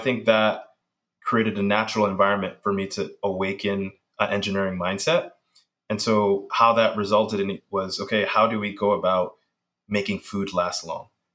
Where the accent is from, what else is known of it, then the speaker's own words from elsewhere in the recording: Bronx, New York, United States; And growing up in the Bronx, there were just so few resources around.